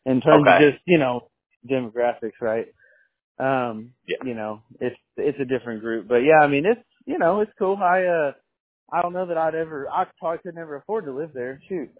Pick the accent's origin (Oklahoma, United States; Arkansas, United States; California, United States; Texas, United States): Texas, United States; I mean, I'm from Texas, born and raised